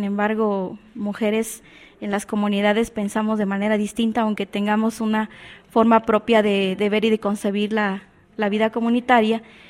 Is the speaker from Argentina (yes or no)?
no; Mazatlán Villa de Flores, Oaxaca, Mexico; Vengo de Mazatlán, Villa de Flores, una comunidad indígena también